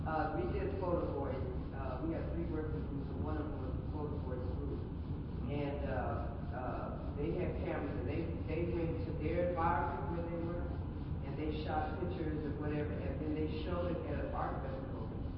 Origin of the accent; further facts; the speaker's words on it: Los Angeles, California, United States; Yeah, I'm from Los Angeles, California